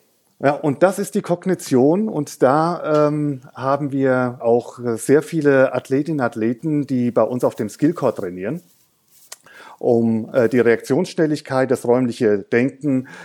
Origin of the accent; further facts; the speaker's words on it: Hesse, Germany; Also ich bin Hesse, aber eigentlich als Hesse ist man auch ein halber Franke und ein Franke ist eigentlich ein halber Hesse.